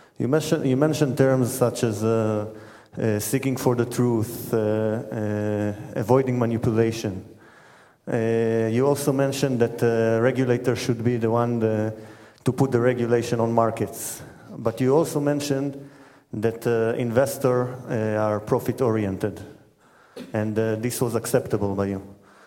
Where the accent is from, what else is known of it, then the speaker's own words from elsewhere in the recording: Israel; English is a second language; I'm coming from Israel, and I'm a student of the CU